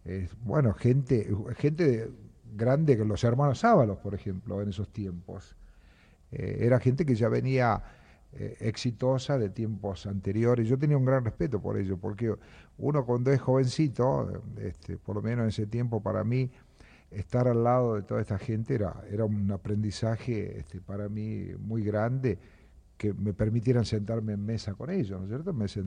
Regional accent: Campamento Vespucio, Salta, Argentina; born there; En Campamento Vespucio, en el norte de Salta.

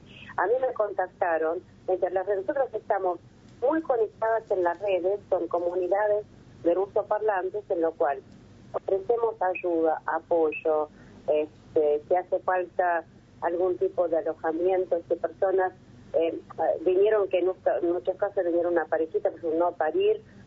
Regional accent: Ukraine; Yo digo, yo soy ucraniana, se imagina. O sea, mi país está invadido

